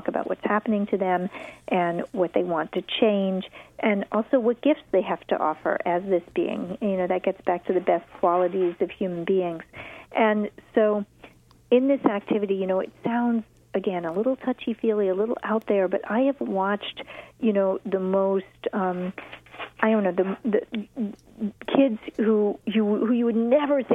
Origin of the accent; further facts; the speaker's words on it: Manhattan, New York, United States; Oh, I come from Manhattan. I have.